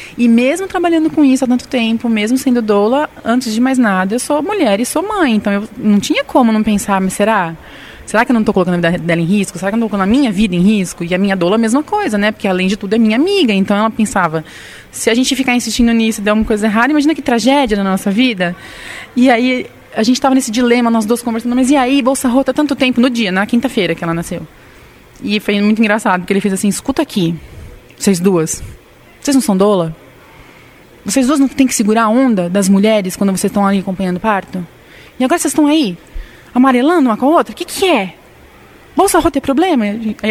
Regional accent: São Paulo, Brazil; now in Maringá, Brazil; Eu sou de São Paulo, moro em Maringá há 10 anos. Vim para cá atrás de marido, assim. Ele quis vir e eu vim atrás.

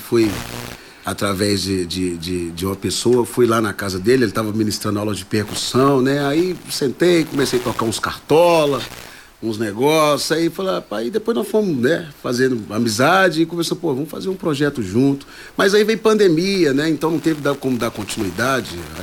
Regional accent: Itabira, Minas Gerais, Brazil; Eu sou da Serra do Espinhaço, a minha região, do Centro-Oeste Mineiro.

